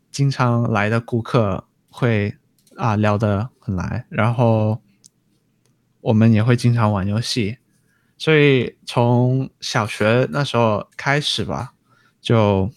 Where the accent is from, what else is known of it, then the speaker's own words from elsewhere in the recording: Australia; also born or lived in China; 我今年23岁，我在澳大利亚这边出生，我是一位电竞选手，现在是在 Fnatic 的俱乐部下去打电竞。我爸爸妈妈都是中国人